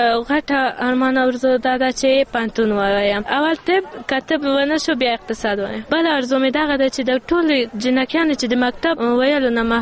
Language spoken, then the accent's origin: Pashto; Khost, Afghanistan; moved away; زه ډېر وخت د خوست نه راغلی یم، اوه کاله کې چې د خوست نه یم لاړه.